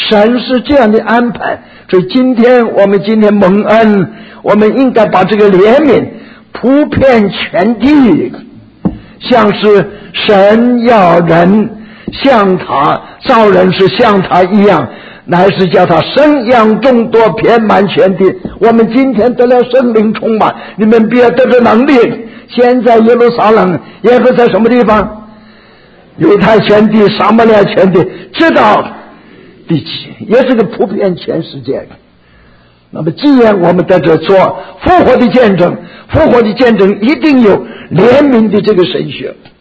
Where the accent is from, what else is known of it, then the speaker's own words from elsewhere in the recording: Shandong, China; 他们不懂得我们山东人乡下的排行